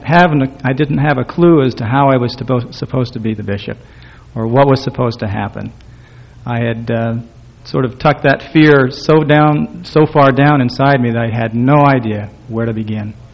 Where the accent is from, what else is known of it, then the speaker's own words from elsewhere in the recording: Idaho, United States; I was born and raised in Idaho. I grew up on a farm.